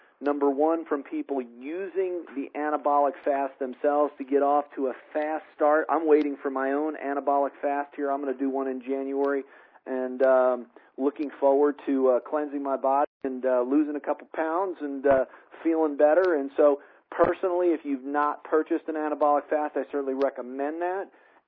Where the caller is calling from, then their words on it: Colorado, United States; I'm calling in from Colorado this evening.